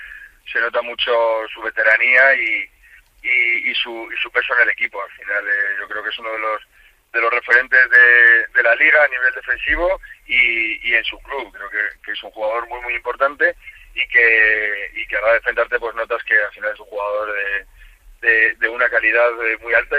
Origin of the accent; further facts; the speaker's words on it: Madrid, Community of Madrid, Spain; tengo la suerte de estar en la ciudad de donde soy. Yo soy madrileño, soy ticantino, como bien has dicho, entonces es verdad que aquí ya tengo mi vida hecha